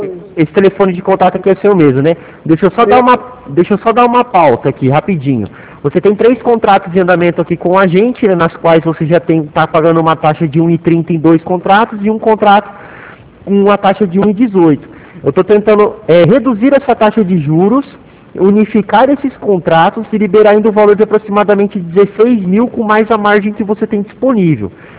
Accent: Presidente Prudente, São Paulo, Brazil; eu sou de Presidente Prudente.

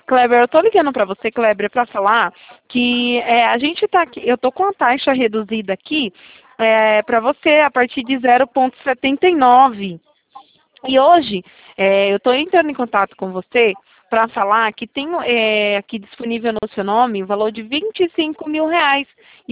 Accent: São Paulo, Brazil; eu sou de São Paulo.

